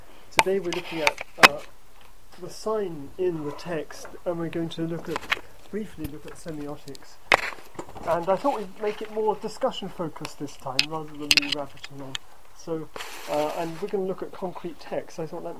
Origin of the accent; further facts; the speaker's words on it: France; accent: French; if you excuse my French accent.